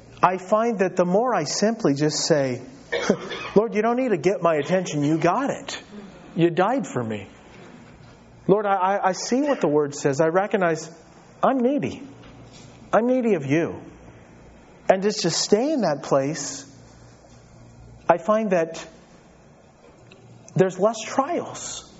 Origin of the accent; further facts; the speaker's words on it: United States; I like peace and joy and blessing and ease. I'm an American.